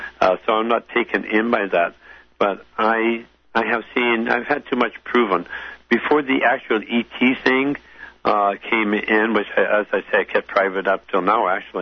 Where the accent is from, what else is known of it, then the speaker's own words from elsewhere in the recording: British Columbia, Canada; I'm from Vancouver Island